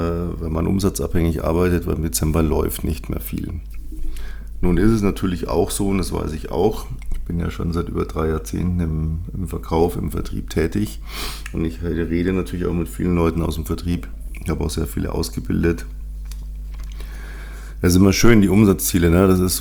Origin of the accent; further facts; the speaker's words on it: Munich, Bavaria, Germany; Also wenn ich unterwegs bin, da kommt dann der gebürtige Münchner bei mir durch.